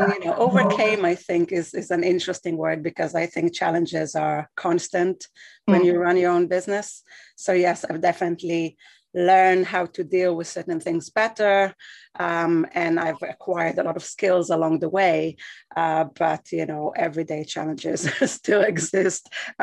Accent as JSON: {"language": "English", "country": "Israel", "tie": "born or raised there", "said": "So I am originally from Israel. I grew up there. I lived there for quite a long time."}